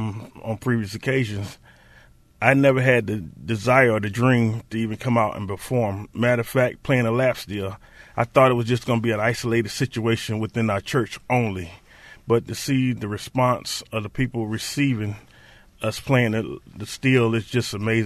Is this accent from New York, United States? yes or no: yes; Rochester, New York, United States; But when I mention I'm from Rochester, New York.